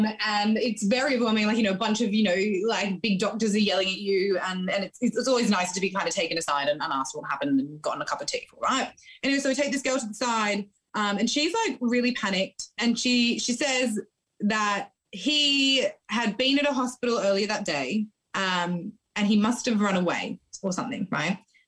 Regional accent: Australia; moved away as an adult; now in Birmingham, United Kingdom; I'm also an Australian who's currently living over in Birmingham in the UK.

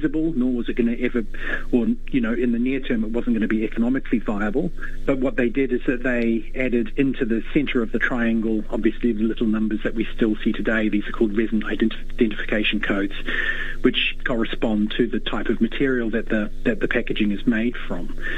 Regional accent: New Zealand; now in Australia; certainly as a New Zealander living in Australia, I think Australia generally does an excellent job.

